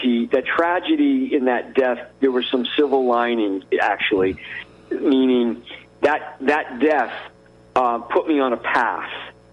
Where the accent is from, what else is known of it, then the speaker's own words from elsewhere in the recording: New Bedford, Massachusetts, United States; So I grew up in Massachusetts, New Bedford, Massachusetts, the whaling capital of the world at one time, on the south coast of Massachusetts. And, you know, a very blue-collar community.